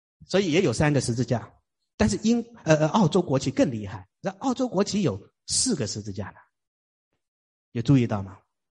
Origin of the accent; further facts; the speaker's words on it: China; 你知道70年前呢，可能我们中国人很少注意这些事情。